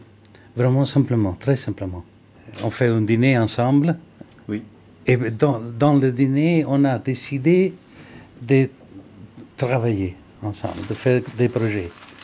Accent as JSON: {"language": "French", "town": "Naples", "region": "Campania", "country": "Italy", "tie": "born or raised there", "also_born_or_lived": "Bologna", "second_language": "French", "moved": "as an adult", "lives_now": "Genoa, Italy", "said": "parce que je suis né dans le sud de l'Italie. Je suis né à Naples, qui est beaucoup orienté vers l'Orient."}